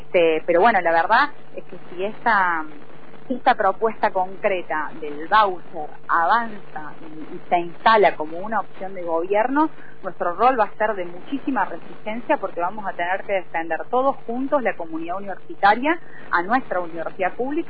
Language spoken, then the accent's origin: Spanish; Argentina; que es nuestro orgullo, como lo decía, como argentina.